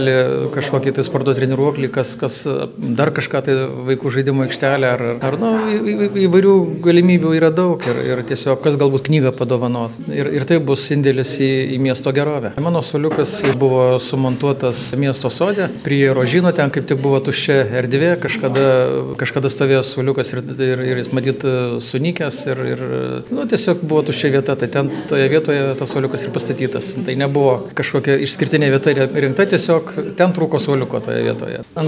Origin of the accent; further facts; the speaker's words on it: Alytus, Alytus County, Lithuania; aš tiesiog pats kaip alytiškis, kaip Alytaus miesto gyventojas, kaip Alytaus miesto vaikas.